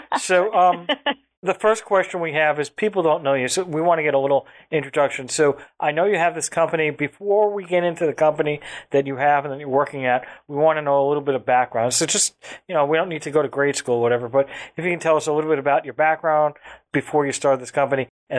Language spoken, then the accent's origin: English; Roslyn, New York, United States; Well, I grew up in Long Island.